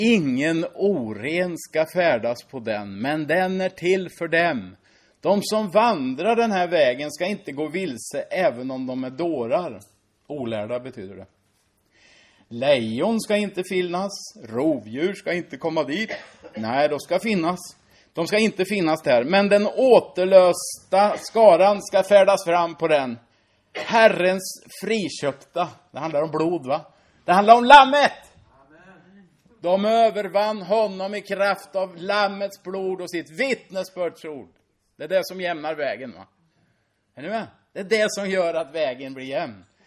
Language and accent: Swedish; Finspång, Östergötland, Sweden; Jag brukar drömma att jag är min hembygd av någon konstig anledning. Och jag cyklade där i Finspång